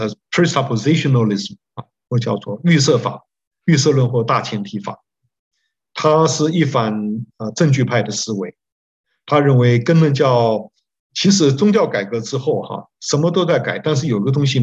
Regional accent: Taiwan; 我们从台湾来的，我进 Westminster 比他整整晚10年。

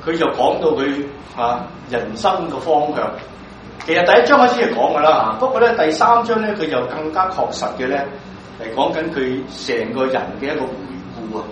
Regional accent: China; 即係我哋唐詩啊，我哋中國人寫唐詩咧就押韻嘅

